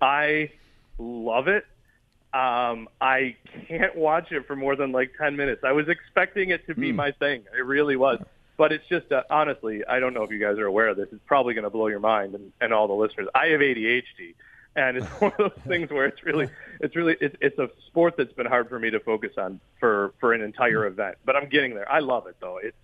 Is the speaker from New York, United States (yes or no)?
yes; Buffalo, New York, United States; And I'm sitting there with my kid watching Major League Baseball in my hometown, and they walk off, and I'm just like, this is happening. Like, this is – so I hope that this does something for baseball in Buffalo.